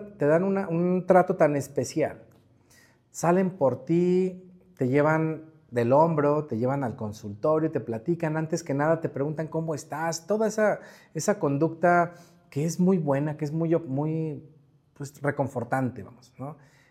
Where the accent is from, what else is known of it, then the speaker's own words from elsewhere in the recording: Mexico; nosotros como mexicanos, la verdad es que somos muy tendientes al efecto placebo porque somos una población creyente, totalmente. Entonces, somos una población de fe.